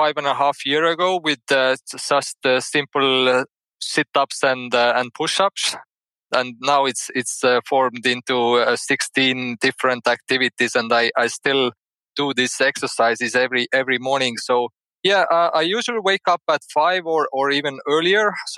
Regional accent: Estonia; English is a second language; I'm from Estonia, which is the eastern part of Europe, northeast Europe, just next to Russia, which most people know.

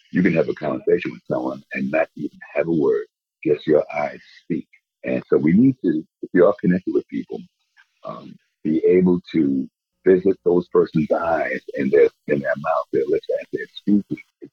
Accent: Trinidad & Tobago; Oh, yeah, I'm from the Caribbean, from Trinidad, Tobago.

